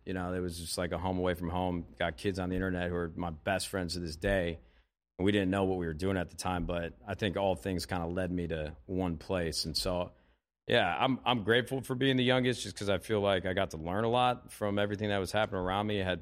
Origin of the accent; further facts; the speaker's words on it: Palos Hills, Illinois, United States; I grew up in Chicago, Illinois. You know, some people are sticklers about saying I'm from the city. I'm like 20 minutes outside, south side, Palos Hills